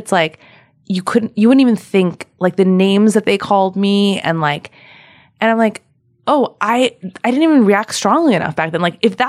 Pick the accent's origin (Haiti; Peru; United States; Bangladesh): United States; Torrance, California; I'm from Torrance.